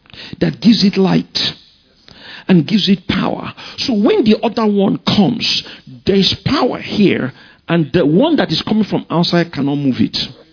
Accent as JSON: {"language": "English", "region": "Lagos", "country": "Nigeria", "tie": "born or raised there", "lives_now": "Ibadan, Nigeria", "said": "We don't have a lagoon here in Ibadan, but if I grew up in Lagos, so I used to go to the bar beach when I was a kid."}